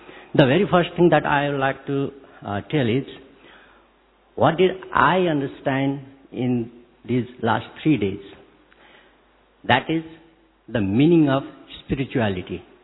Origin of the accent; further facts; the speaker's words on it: Nepal; English is a second language; I forgot to admit myself that I am also from Nepal, I am practicing ENT surgeon.